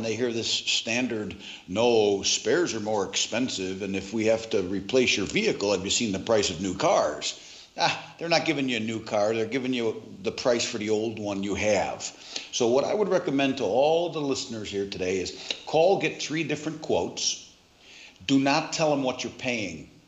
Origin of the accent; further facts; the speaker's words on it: United States; moved away as an adult; now in South Africa; Well, being an American that's been living here for 25 years, I will use a local phrase, ish.